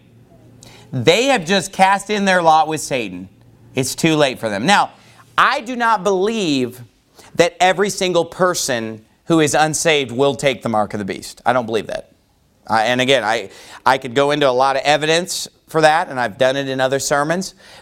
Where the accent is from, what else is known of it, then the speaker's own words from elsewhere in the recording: United States; born there; I thank God I was born in America.